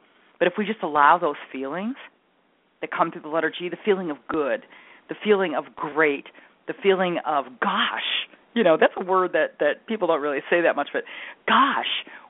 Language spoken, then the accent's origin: English; Detroit, Michigan, United States; Whenever I see Mark Fidrich, because I'm from Detroit, I think, because we always called him the bird